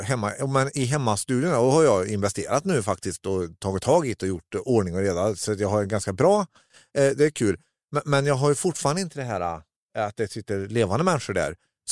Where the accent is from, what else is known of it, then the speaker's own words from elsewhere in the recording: Karlstad, Värmland, Sweden; jag var hemma i Karlstad eller i Värmland.